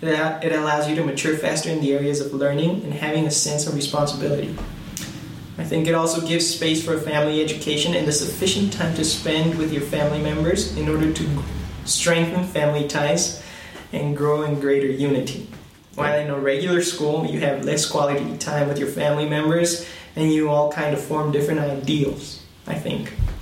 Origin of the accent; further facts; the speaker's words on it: Mexico; I'm 18 years old, and I'm a Mexican that lives in Mexico, and I also belong in the Kingdom of God.